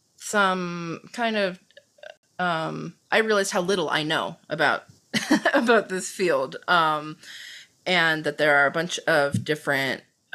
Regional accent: Cincinnati, Ohio, United States; And I am from Cincinnati, which is right. So I grew up 10 minutes across the river from Kentucky, right across the Ohio River.

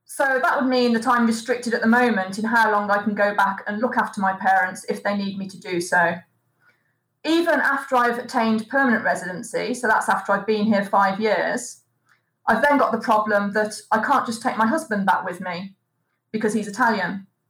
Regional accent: United Kingdom; now in Italy; as a Brit living in Italy

